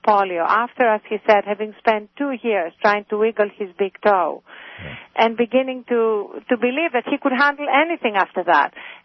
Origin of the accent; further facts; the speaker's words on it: Athens, Greece; English is a second language; moved away; whether it was being a gawky, too tall girl growing up in Athens when I was 5'10 and my classmates were 5'0, or speaking at the Cambridge Union with this accent